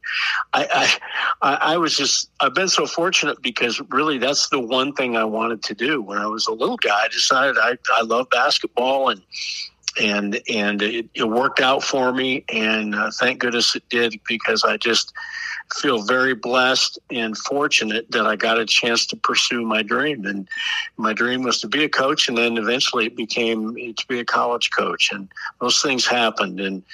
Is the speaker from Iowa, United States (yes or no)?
yes; Fort Dodge, Iowa, United States; Well, I grew up in Fort Dodge and currently live back here now too.